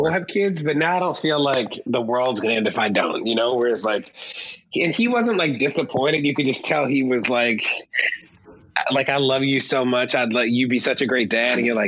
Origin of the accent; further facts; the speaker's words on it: Baltimore, Maryland, United States; I think part of like where we grew up in Baltimore and the way our family was set up, I think we sort of grew up pretty quickly.